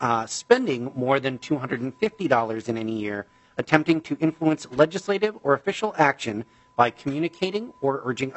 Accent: Bloomington, Minnesota, United States; If I make $3,001 lobbying the city council in my hometown of Bloomington, I have to register as a lobbyist.

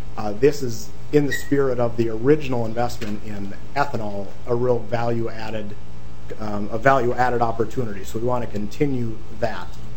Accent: Buckman, Minnesota, United States; I grew up in Buckman, Minnesota, where we had a group of wonderful community leaders used to come in and cook from scratch our lunches every day.

